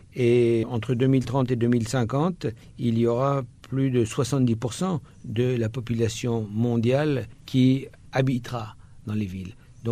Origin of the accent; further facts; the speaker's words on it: France; Vous prenez l'exemple de la France, je suis français.